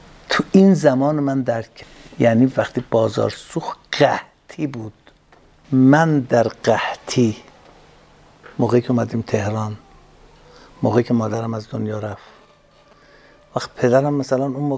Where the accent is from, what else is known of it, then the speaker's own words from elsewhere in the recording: Mianeh, East Azerbaijan, Iran; now in Tehran, Iran; یعنی در مثلا 60 سال پیش، 61 سال پیش ما از آذربایجان میانه اومدیم تهران